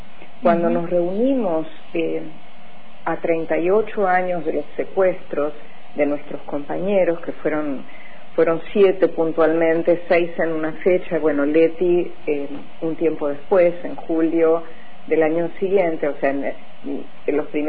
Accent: Vicente López, Buenos Aires Province, Argentina; yo soy de Vicente López, de la provincia de Buenos Aires, y yo fui a la escuela

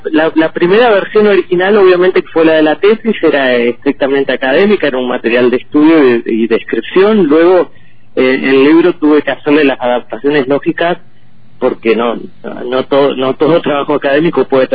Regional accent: Ingeniero Jacobacci, Río Negro, Argentina; born there; Lo he visto yo por mis orígenes, que nací en Jacobacci

